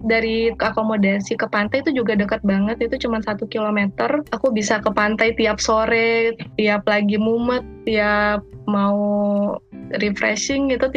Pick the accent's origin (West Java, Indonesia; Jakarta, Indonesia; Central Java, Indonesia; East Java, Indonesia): Jakarta, Indonesia; moved away; ya mungkin karena aku dari Jakarta ya, jadi agak-agak kaget juga sama kehidupan di sini karena memang agak beda sih.